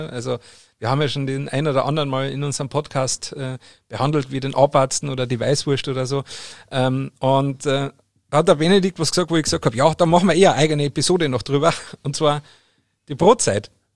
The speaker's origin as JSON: {"language": "German", "region": "Bavaria", "country": "Germany", "said": "Als Bayer ist einem das ja nicht neu."}